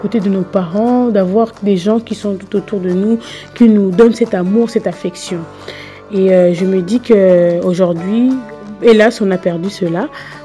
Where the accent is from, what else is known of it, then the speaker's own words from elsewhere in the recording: Kinshasa, DR Congo; je me souviens quand j'étais petite, j'étais à Kinshasa.